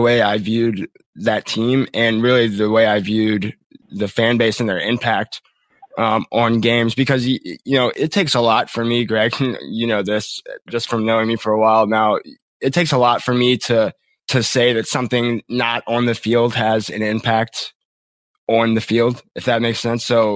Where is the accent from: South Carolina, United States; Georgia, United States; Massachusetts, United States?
Georgia, United States; Savannah; Yeah, and look, I grew up in Savannah.